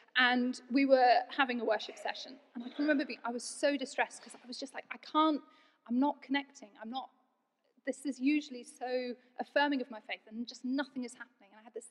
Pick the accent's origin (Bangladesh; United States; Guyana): Bangladesh; I was raised in Bangladesh. My parents were missionaries.